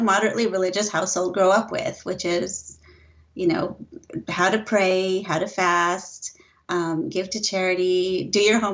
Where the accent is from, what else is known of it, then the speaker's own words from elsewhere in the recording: Long Beach, California, United States; And then I grew up in Long Beach, just south of Los Angeles.